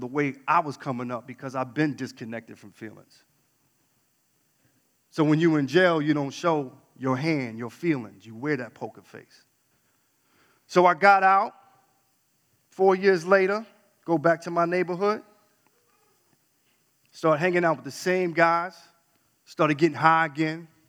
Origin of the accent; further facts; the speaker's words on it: New York, United States; accent: New York; now in Midwest, United States; I guess she liked my New York accent at the time. Y'all stole it from me. I've been in the Midwest for the longest. It's gone.